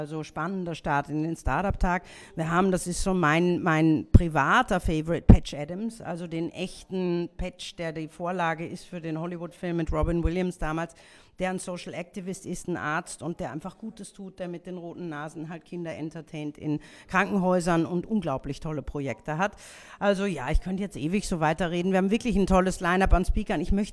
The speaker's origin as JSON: {"language": "German", "country": "Austria", "said": "Da wollen wir, glaube ich, als Österreicher gar nicht drauf verzichten"}